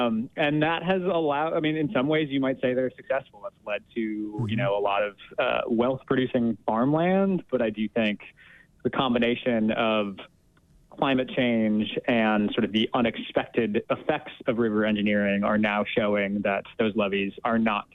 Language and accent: English; New England, United States; also born or lived in Mississippi; I grew up in New England and kind of wound up in Mississippi through the happenstance of being 25 and looking for an adventure